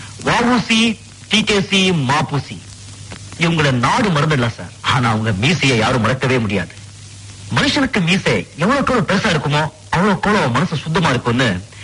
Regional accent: Ayyampettai, Tamil Nadu, India; என் சொந்த ஊர் ஐயம்பேட்டை

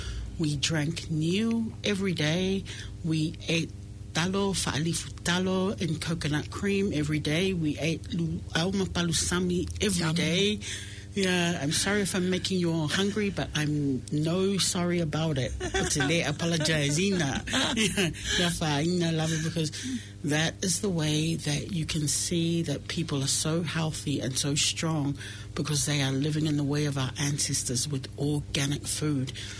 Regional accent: New Zealand; born there; I wasn't born in Samoa. I was born here in New Zealand.

